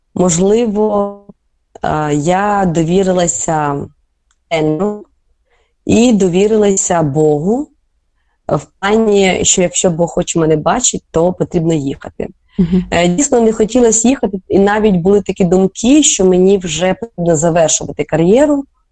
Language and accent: Ukrainian; Kotsiubynske, Kyiv Oblast, Ukraine; я народилася сама в Коцюбинському, СМТ Коцюбинське коло Києва. Це недалеко район Академістечка, якщо хтось є близько, то зорієнтується. І тут я і тренувалася.